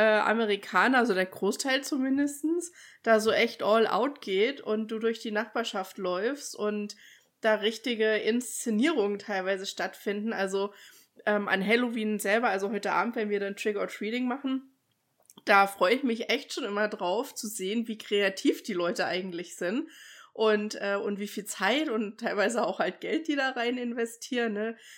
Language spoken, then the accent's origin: German; Germany; Weil ich finde, so als Deutscher hat man manchmal noch so eine, weiß ich, man macht halt so sein eigenes Ding draus.